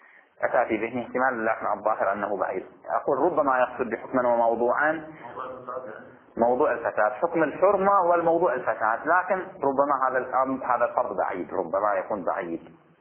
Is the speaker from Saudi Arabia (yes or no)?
no; Bahrain; خب إحنا عندنا في البحرين شيء نسميه خطوبة